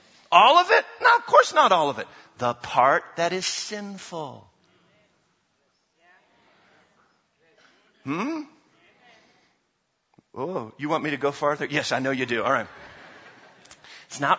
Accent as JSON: {"language": "English", "country": "United States", "tie": "born or raised there", "said": "Okay, so I grew up as an American. And so part of being American means you are full of pride and ego."}